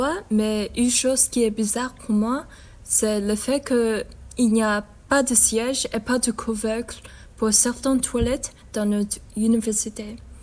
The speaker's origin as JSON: {"language": "French", "country": "China", "second_language": "French", "moved": "yes", "said": "Nous venons de Chine et nous sommes ici pour nos études."}